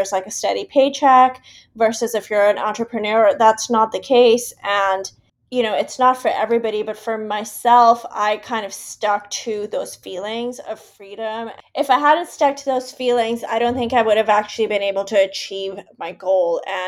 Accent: Pakistan; like I grew up in Pakistan and Rami is in the US, and I would have never thought like a girl born and raised in Pakistan

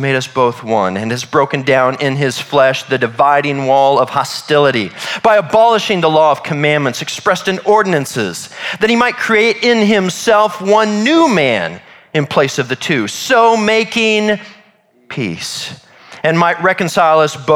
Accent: Kansas City, Missouri, United States; I'm from Kansas City, Missouri, and that's my home team.

